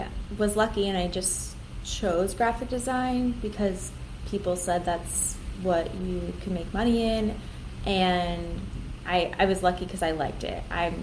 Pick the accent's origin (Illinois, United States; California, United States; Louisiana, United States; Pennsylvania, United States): Pennsylvania, United States; Philadelphia; And because I grew up in Philadelphia, so I didn't want to go to school right there.